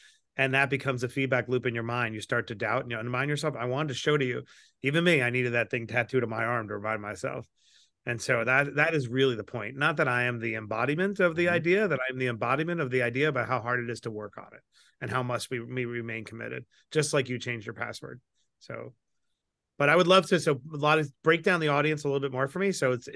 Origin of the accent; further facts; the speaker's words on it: New York City, New York, United States; I grew up in Queens, New York. Anyone out there from New York? I grew up in a place called Bayside.